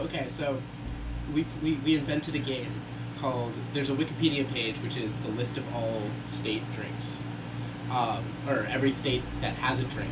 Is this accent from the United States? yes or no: yes; Midwest, United States; Personally, as a Midwesterner myself, I feel that we don't always get the respect that we deserve.